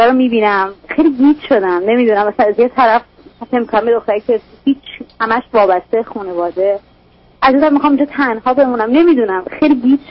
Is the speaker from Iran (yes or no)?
yes; Iran; moved away as an adult; من یه دختر 23 ساله هستم. یه 6 ماه پیش از ایران ویزا گرفتم، اومدم بیرون.